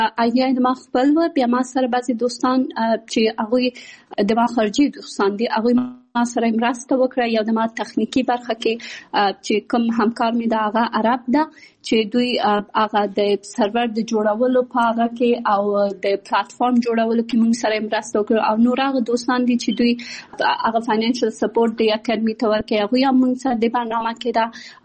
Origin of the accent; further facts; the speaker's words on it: Kabul, Afghanistan; born there; also born or lived in Pakistan; د ملیحې اکاډمي بنسټ ایښودونکې یم. زه په کابل کې زیږیدلی یم او خپل ابتدایي تعلیمات مې په پاکستان کې کړی او بیا ثانوي او بیرته پوهنتون مې په کابل کې ویلی ده.